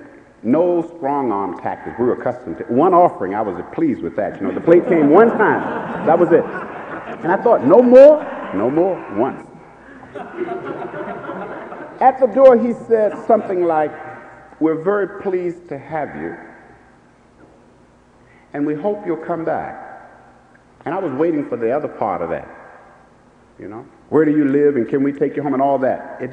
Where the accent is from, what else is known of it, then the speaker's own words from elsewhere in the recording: Norfolk, Virginia, United States; I'm from Norfolk, Virginia.